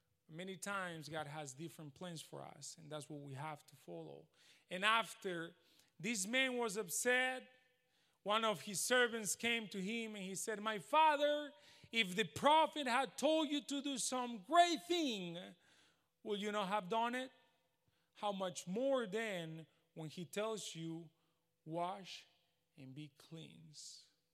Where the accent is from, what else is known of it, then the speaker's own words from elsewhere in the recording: Spain; English is a second language; now in United States; the government here in the United States, and I'm from Spain, and I'm telling you, people from the United States is really respected all around the world.